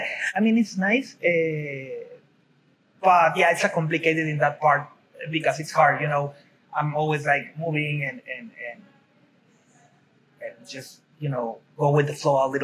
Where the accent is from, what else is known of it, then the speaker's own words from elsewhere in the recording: Tijuana, Baja California, Mexico; And when he got to Tijuana, my hometown, he fell in love with the city, he stayed there.